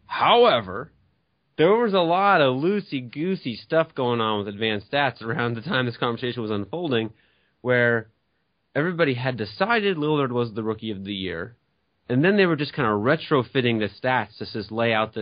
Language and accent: English; Portland, Oregon, United States; I grew up in Portland, Oregon